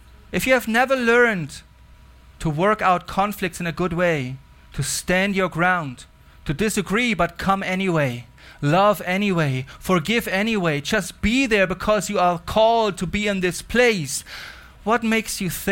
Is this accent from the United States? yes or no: no; Germany; English is a second language; I come from Germany and I was part of a youth movement called the Jesus Freaks.